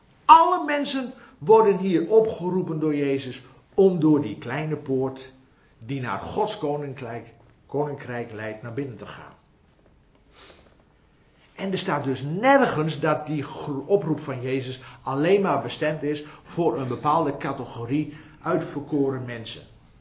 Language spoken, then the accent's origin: Dutch; Giethoorn, Overijssel, Netherlands; Ik ben zelf opgegroeid in Giethoorn.